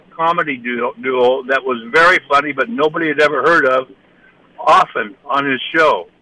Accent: Junction City, United States; I grew up in Junction City.

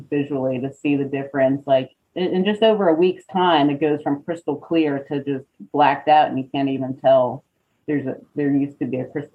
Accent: Gainesville, Florida, United States; I grew up in Florida, in North Florida, in Gainesville

